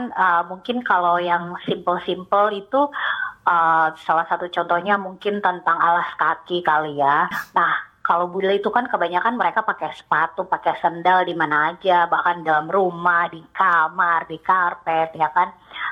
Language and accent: Indonesian; Indonesia; now in Australia; karena kita dari Indonesia, kita ada 5 agama ya, jadi kita udah terbiasalah gitu.